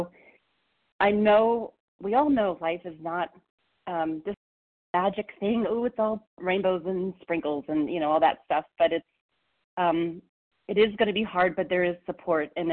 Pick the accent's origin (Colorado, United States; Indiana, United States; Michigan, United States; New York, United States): Colorado, United States; from Colorado.